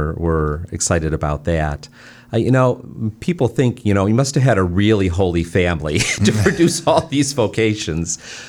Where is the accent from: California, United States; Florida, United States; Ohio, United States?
Ohio, United States; Cleveland; also born or lived in Elkhart, Indiana; So my family is originally from Cleveland. Most of us were born here in Cleveland. I'm the second oldest of seven boys. I have six brothers. So we did do some moving when I was younger. My family lived in Elkhart, Indiana for about 5 years.